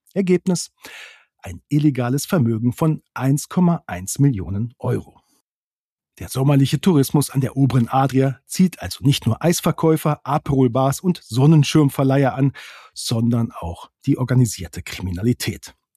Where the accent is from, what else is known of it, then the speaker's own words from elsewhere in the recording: Northern Germany, Germany; Ich weiß, in Bayern und Österreich sagt man China, bei uns in Norddeutschland aber China.